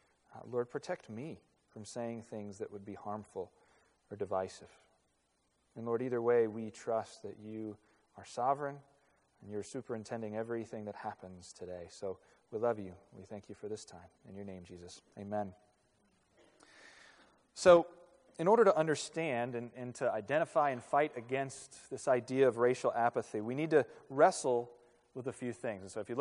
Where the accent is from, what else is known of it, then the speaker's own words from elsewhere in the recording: the South, United States; coming from the South, you know, growing up in the South, it's almost easier in the South to go after the idea of race and racism